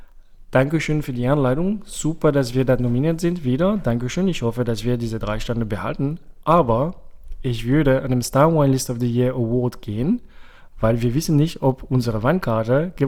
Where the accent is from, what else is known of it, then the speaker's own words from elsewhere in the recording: New Zealand; ich komme aus Neuseeland, ich trinke gerne Grauburgunder.